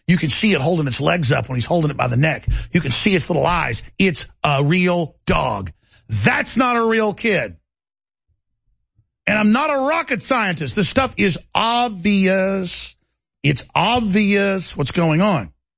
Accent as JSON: {"language": "English", "town": "Dallas", "region": "Texas", "country": "United States", "tie": "born or raised there", "said": "Let me tell you, I grew up in Dallas, Texas, and I didn't experience the white privilege."}